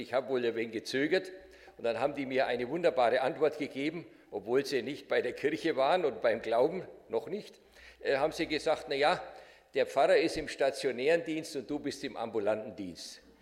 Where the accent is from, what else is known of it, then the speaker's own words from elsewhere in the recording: Nuremberg, Bavaria, Germany; born there; Wie ihr vielleicht am Dialekt feststellen könnt, komme ich nicht hier aus der Gegend. Ich bin in Nürnberg geboren, man kann ja nichts dafür, wo man geboren ist.